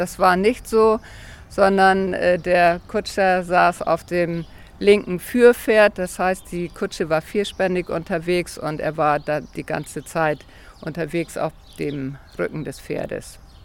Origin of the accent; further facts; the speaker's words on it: Fintel, Lower Saxony, Germany; auch meine Heimatgemeinde Fintel.